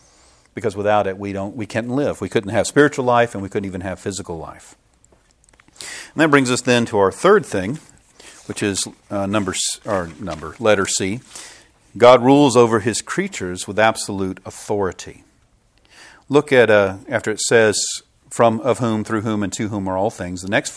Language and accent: English; Powder Springs, Georgia, United States; also born or lived in Marietta; I was born in Marietta in Kennestone Hospital. But I was raised in Powder Springs for the first 17 years of my life.